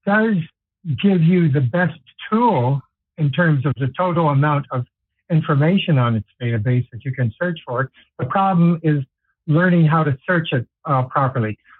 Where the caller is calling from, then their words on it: Santa Clara, California, United States; I'm calling from Santa Clara.